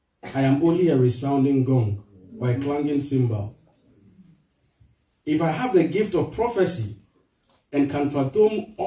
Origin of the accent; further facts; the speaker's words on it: Ghana; Because I was raised in Ghana in poverty, and I know what poverty does.